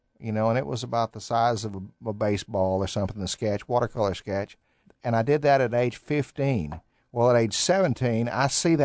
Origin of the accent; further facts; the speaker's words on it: Texas, United States; also born or lived in Georgia; And my dad was in the Air Force, and I was born in Georgia. But they're raised here, and I was raised here in Texas and had great godly parents